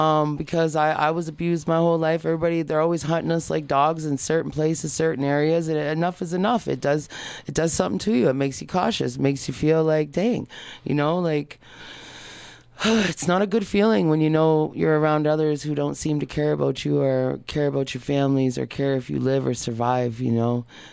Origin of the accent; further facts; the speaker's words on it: Detroit, Michigan, United States; Black Native from back home, Michigan area, Detroit in the house, Windsor.